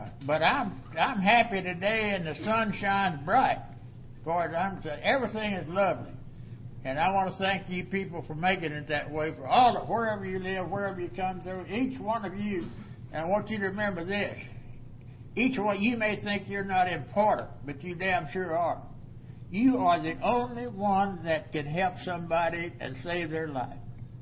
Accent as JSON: {"language": "English", "town": "Funston", "region": "Texas", "country": "United States", "tie": "born or raised there", "said": "But I was raised in Funston. That's 6 miles east of Anson. It's right close to Hawley and Nugent and several little large cities like that. And I was raised on a farm, and there was seven in our family."}